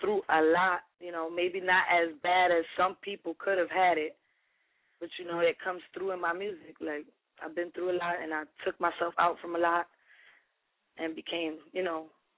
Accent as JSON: {"language": "English", "town": "Philadelphia", "region": "Pennsylvania", "country": "United States", "said": "the song is basically a Spanish-English song because I'm from Ricanville, how they call it, North Philly."}